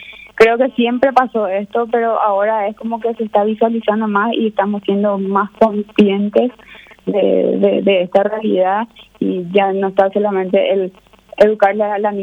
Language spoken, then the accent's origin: Spanish; Paraguay; La verdad que el como paraguayo nos caracteriza luego también, creo, la solidaridad